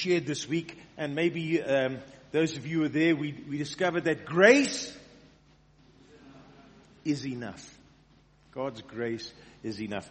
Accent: South Africa; also born or lived in Wales; now in United States; I was born in Wales. And I'm very proud of that. I spent all my life, 40-something years of my life in South Africa.

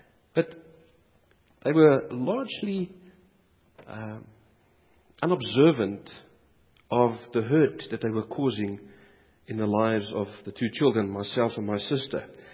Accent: Zambia; born there; I was born in Zambia in 1968

